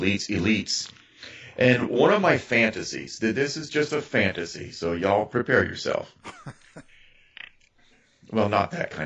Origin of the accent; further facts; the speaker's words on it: Arizona, United States; And this, and I'm from Arizona.